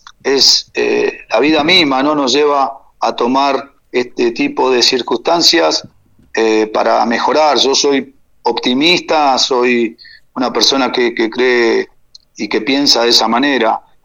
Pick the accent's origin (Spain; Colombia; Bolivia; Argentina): Argentina; Me encanta, soy argentino y lo siento así